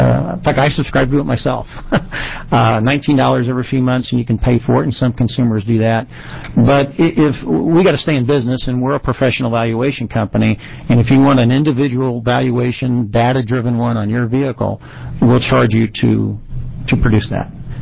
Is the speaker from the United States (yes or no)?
yes; Kansas, United States; That's Missouri. I'm from Kansas.